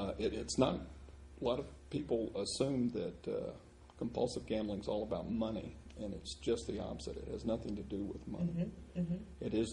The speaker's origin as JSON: {"language": "English", "town": "Dublin", "region": "Georgia", "country": "United States", "lives_now": "Macon, United States", "said": "I live in Macon, Georgia. I'm originally here from Dublin, Georgia. And let's see, I've been in Macon 37 years."}